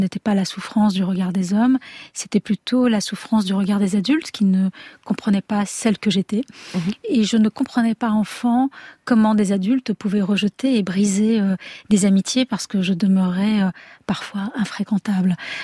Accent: Algeria; moved away; Peut-être parce que j'ai grandi en Algérie

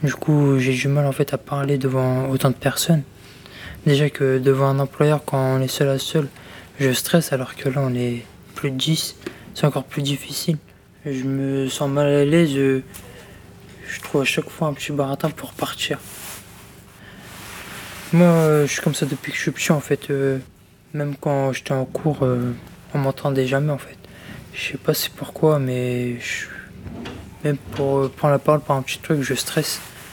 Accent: Rouen, Normandy, France; born there; now in Saint-Étienne-du-Rouvray, France; j'ai 20 ans, je vis à Saint-Étienne-Jouvray. Je suis né à Rouen.

